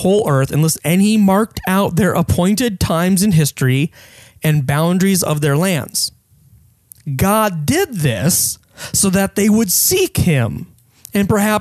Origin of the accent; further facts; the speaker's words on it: United States; born there; I was born in the United States, 1978.